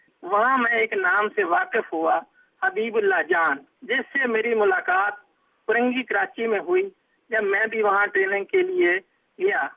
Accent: Shorkot, Punjab, Pakistan; اور میں شورکوٹ کا رہنے والا ہوں.

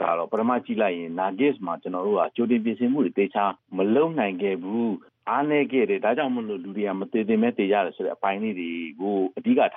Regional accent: Pathein, Ayeyarwady Region, Myanmar; ကျွန်တော်ကအေယာဝတီတိုင်းဒီပသိမ်မြို့မှာမွေးတာဆိုတော့ဒီအေယာဝတီမြို့ဝကျွန်းပေါ်မှာငငယ်တဲ့ကလည်းအချိန်ချင်းသွားလာနေထိုင်ခဲ့တာ

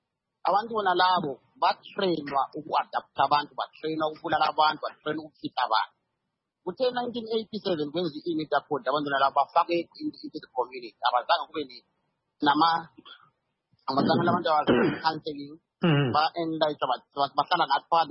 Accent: Zimbabwe; Imagine that me, I come from Zimbabwe, I'm in Talanga

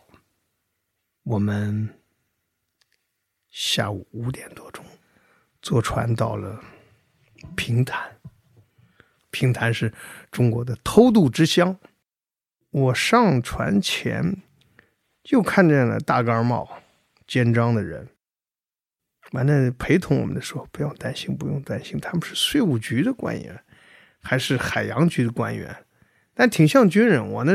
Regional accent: Taiwan; 我们台湾呢也有这个大陆的吗？我说我是在军队大院长大的，我们家都是军官，哎，在那儿从小呢就是说的这个普通话

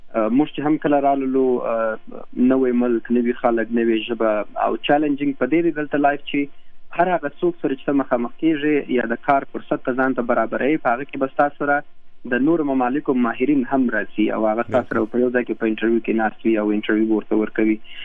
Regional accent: Kandahar, Afghanistan; now in United States; زه اصلا د کندهار ولایت یم، کندهار کې مې ژوند کاوه.

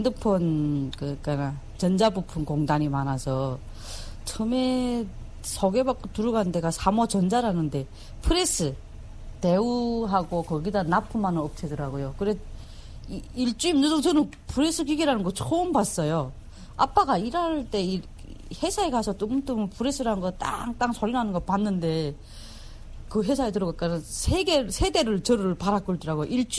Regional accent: Chongjin, North Hamgyong, North Korea; moved away; 내 고향이 한경북도 청진이 나오더라고요. 진짜 내 살던 청진은 좋은 곳이었어요. 예, 바다가 끼어 있고 국경이 중국 국경, 러시아 국경이 다 끼어 있거든요.

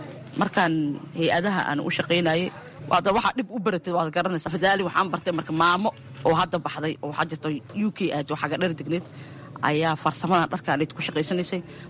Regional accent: Mogadishu, Banaadir, Somalia; moved away; aniga waxaan kasoo qaxay Xamar, waxaan ku dhashay degmada Shibis, Yaqshiidna kusoo barbaaray. marka maxay ahayd Xamar waan kasoo qaxay 2007-dii ayaan kasoo qaxay.

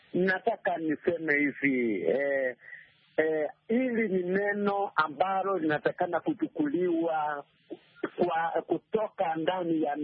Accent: Kenya; Ni swali langu kama Mkenya kutoka chini.

